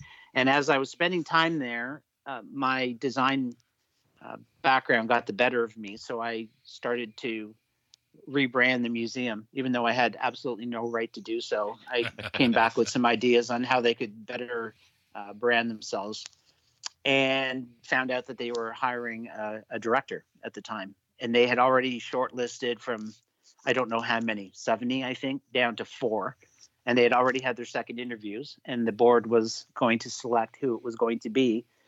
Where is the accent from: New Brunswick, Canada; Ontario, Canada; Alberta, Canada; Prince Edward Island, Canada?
Ontario, Canada; Toronto; so I'm from Toronto. I'm a Canadian.